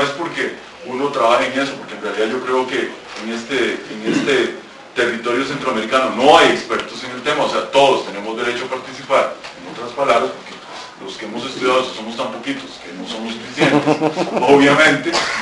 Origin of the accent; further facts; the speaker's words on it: Catalonia, Spain; yo también soy catalán de origen